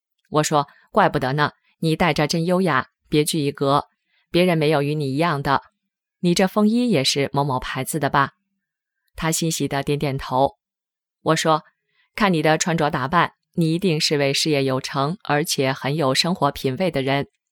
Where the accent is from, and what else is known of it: China